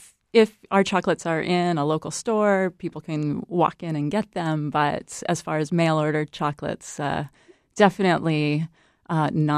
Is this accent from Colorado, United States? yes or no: no; California, United States; I'm from California. I'll never be from Maine.